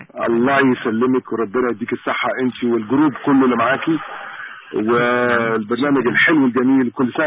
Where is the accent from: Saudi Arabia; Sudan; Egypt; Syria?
Egypt; now in Canada; أنا دخلت في حوالي 30 سنة وما زلت مصري وفخور إن مصري وفخور بهويتي المصرية، ولكن وطني كندا.